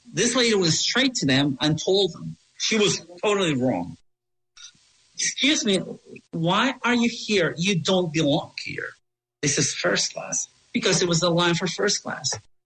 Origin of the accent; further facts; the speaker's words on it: Peru; She did not remember my name, but she used to … because she knew I was from Peru.